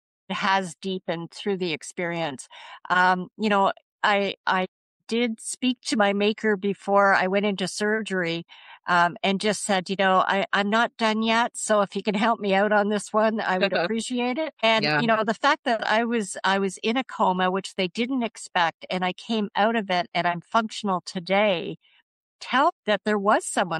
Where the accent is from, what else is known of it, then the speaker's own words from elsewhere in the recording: Canada; But I'm the Canadian medical thriller.